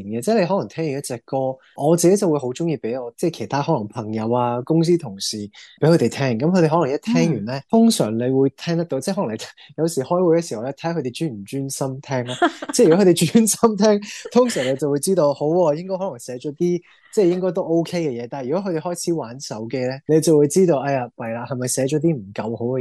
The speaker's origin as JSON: {"language": "Cantonese", "country": "Canada", "tie": "born or raised there", "said": "今次真系第一次翻嚟加拿大啦，我家乡翻嚟表演啦"}